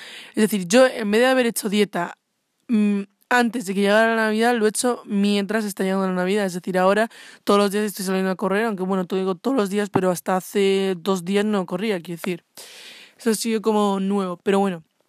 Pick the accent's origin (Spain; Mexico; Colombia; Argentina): Spain; soy de España, no sé qué.